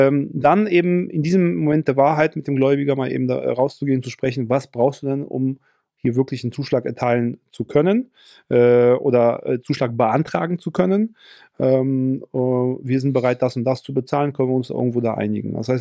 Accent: North Rhine-Westphalia, Germany; irgendwo bei uns im Ruhrgebiet

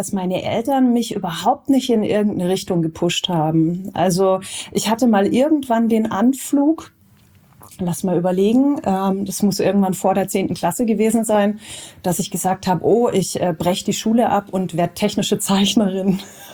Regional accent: Sindelfingen, Baden-Württemberg, Germany; also born or lived in Karlsruhe; Ja, ich komme ursprünglich aus Sindelfingen und bin 91 nach Karlsruhe gezogen.

